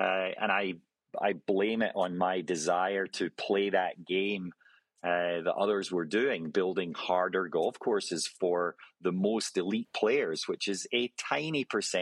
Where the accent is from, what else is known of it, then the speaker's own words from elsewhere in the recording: Scotland, United Kingdom; moved away as an adult; now in United States; As a Scot, I'd been raised on a diet of very simple, natural golf that appealed to most every golfer, whether it's granddad or grandson. And when I came over to the States